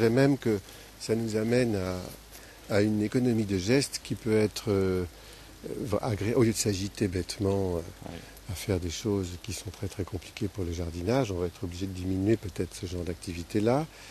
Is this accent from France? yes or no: yes; France; chez nous en France ne sont pas exploitées